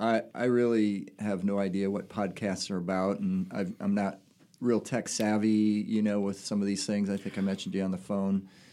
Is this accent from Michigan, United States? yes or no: yes; Michigan, United States; also born or lived in New Jersey; Anyway, I'm originally from Michigan. Moved around a little bit to New Jersey and did personal training out there for many years